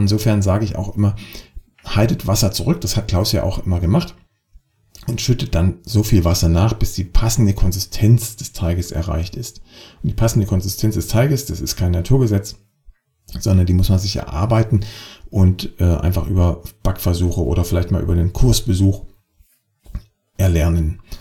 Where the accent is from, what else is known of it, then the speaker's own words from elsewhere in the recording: Freiberg, Saxony, Germany; wenn ich bei mir in meiner Heimatstadt in Freiberg bin